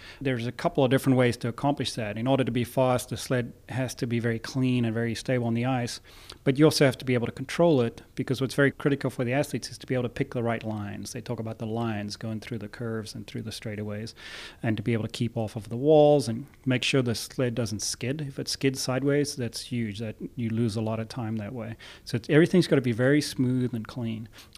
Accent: South Africa; I grew up in South Africa, and it's a very sports crazy country.

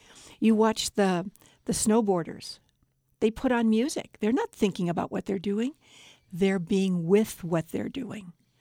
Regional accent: Hollywood, California, United States; also born or lived in Chicago; I was born in Chicago, raised in California, raised in Hollywood, and loved it.

